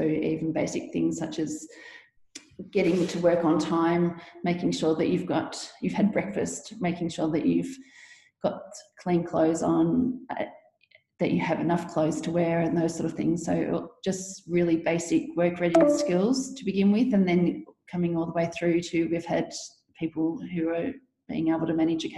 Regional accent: Victoria, Australia; now in Northern Territory, Australia; I've grown up in Victoria, in country Victoria, and studied university in Melbourne.

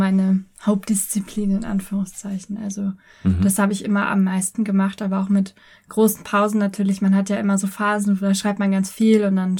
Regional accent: Hanover, Lower Saxony, Germany; Also ich komme aus Hannover. Oute mich an der Stelle mal.

